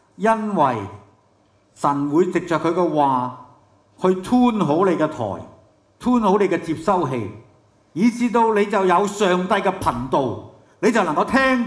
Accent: Hong Kong; 原來我哋香港人係好辛苦嘅

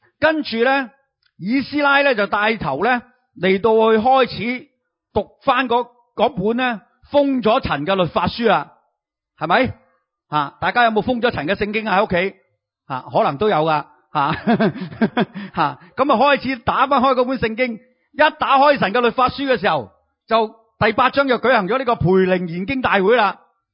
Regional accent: China; 呢，佢哋嘅年历就等于我哋好似我哋中国人呢嘅农历一样嘅。

